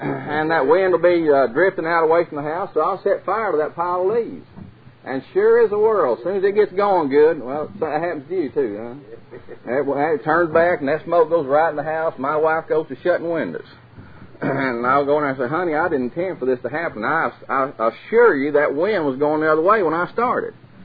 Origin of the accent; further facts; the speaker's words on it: Texas, United States; I grew up in Windy West, Texas